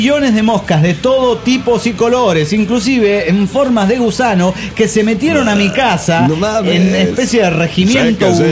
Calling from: Cancún, Quintana Roo, Mexico; de Cancún, Quintana Roo.

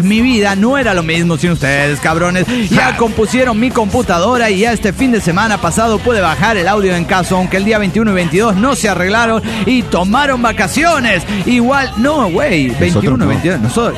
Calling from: Mexico City, Mexico; del DF Mexicano.

